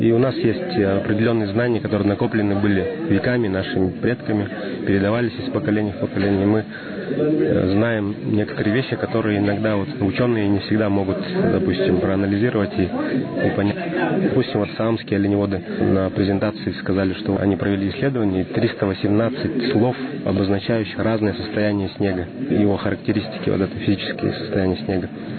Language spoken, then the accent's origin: Russian; Sakha Republic, Russia; Вот я сам родом с Якутии, и у нас в Южной Якутии